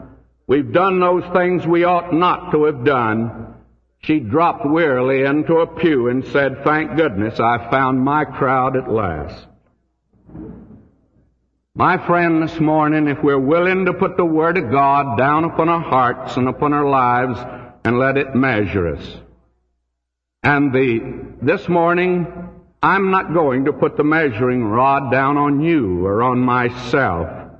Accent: the South, United States; I come from the South, and I have to say that concerning Robert E. Lee.

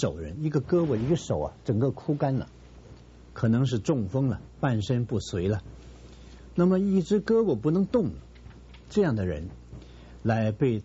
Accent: China; 我们中国人也挺懂得这个道理。我们中国人古人说啊，物有本末，事有终始

